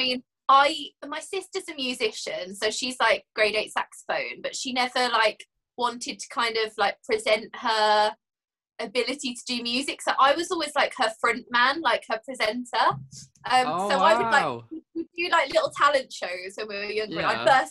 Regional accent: Sutton Coldfield, West Midlands, United Kingdom; now in Milton Keynes, United Kingdom; I'm from Birmingham. I'm from the Midlands. Wow. But North Birmingham, somewhere called Sutton Coldfield. That's where I grew up. But now I live in Milton Keynes

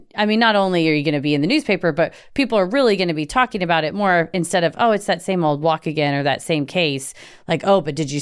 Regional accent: the South, United States; I feel like maybe it's because we're from the South, and then and my mind goes to the horrible history of lynching in the South.

